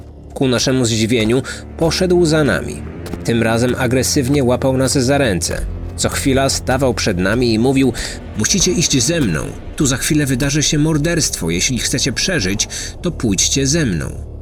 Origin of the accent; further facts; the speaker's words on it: Warsaw, Masovian Voivodeship, Poland; pochodzę z Warszawy. Mieszkam na Gocławiu, zaraz obok Wisły.